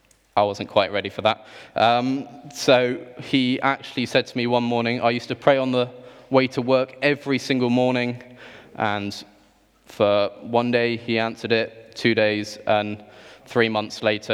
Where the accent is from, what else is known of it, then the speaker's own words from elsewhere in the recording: Bristol, South West England, United Kingdom; Because I am from the Southwest. I'm a Bristolian.